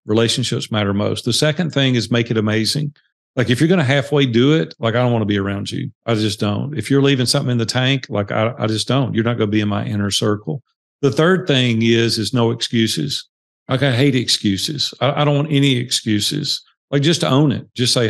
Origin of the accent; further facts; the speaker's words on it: Nashville, Tennessee, United States; I grew up in Nashville, Tennessee, came from a very poor family.